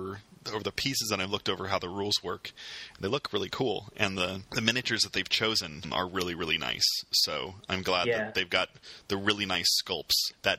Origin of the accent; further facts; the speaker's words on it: Spokane, Washington, United States; moved away; this is coming out only a month before I move back to Spokane, Washington, my hometown.